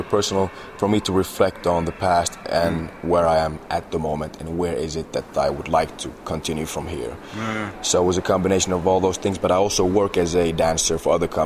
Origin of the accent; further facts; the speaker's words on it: Helsinki, Uusimaa, Finland; I was born and raised in Helsinki. Mm-hmm. My father is Nigerian and my mother is Finnish.